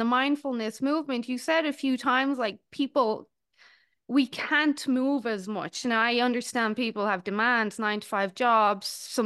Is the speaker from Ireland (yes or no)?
yes; Dublin, Leinster, Ireland; I grew up in Dublin